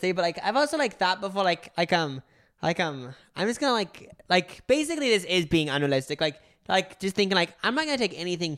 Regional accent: United States; I am a male. My age is 20. I am from the United States. My education level is high school.

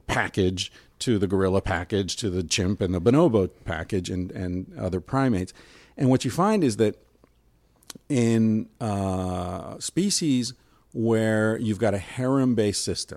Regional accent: Ireland; I'm Irish.

